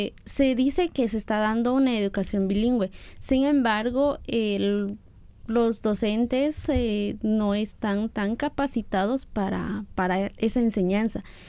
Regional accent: Patzún, Chimaltenango, Guatemala; first language Kaqchikel; Spanish is a second language; yo vengo de Patzún, un municipio de Chimaltenango, del departamento de Guatemala. Mi lengua es el cachiquel.

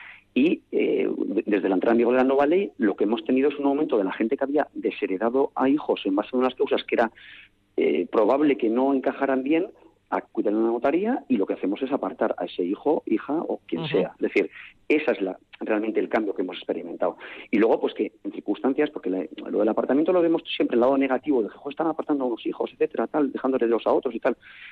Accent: Basque Country, Spain; los que más libertad ahora mismo podemos decir que tenemos somos los vascos

